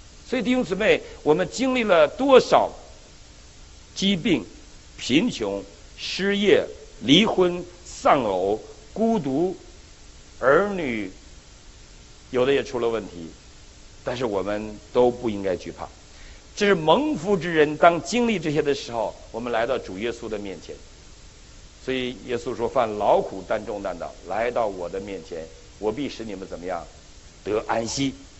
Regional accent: Northeast China, China; 我们东北人当年都学俄文

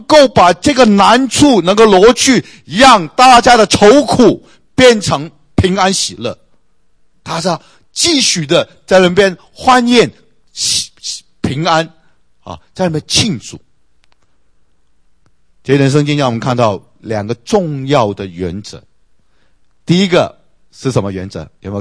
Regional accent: China; 就像我们中国人啊，这个婚宴是一件大事情啊

